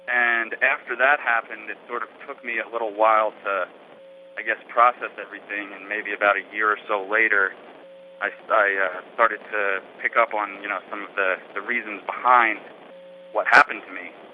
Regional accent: Northeast, United States; being that I grew up in the Northeast, which is a relatively white part of the country

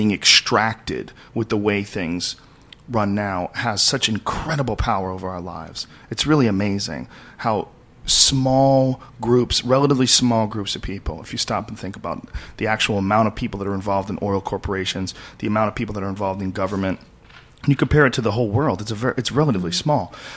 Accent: Oklahoma, United States; I hate Texas because I'm from Oklahoma

